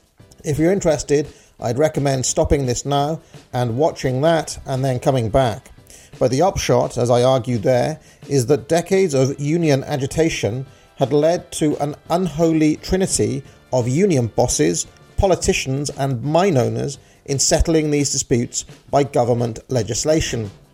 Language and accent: English; Wales, United Kingdom; St. David's Day and I'm a Welshman